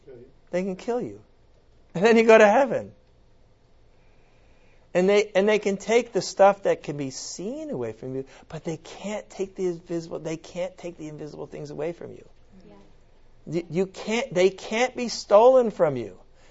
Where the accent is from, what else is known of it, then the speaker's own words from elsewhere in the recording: United States; You know why? Because I'm an American.